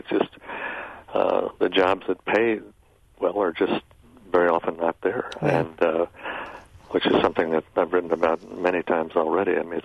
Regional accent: Kansas City, Missouri, United States; I grew up in Kansas City and worked my way through college.

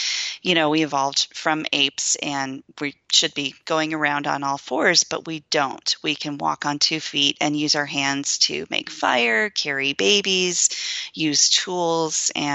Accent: Montana, United States; I'm from Montana, so I am a mountain girl

